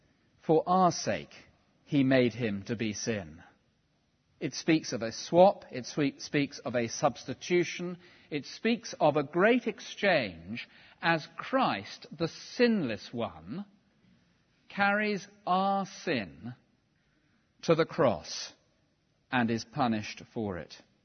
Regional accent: England, United Kingdom; being English

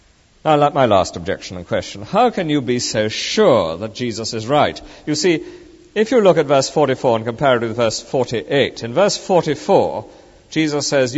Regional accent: England, United Kingdom; as an Englishman myself, that we as in this country love that grey, moderate land in between.

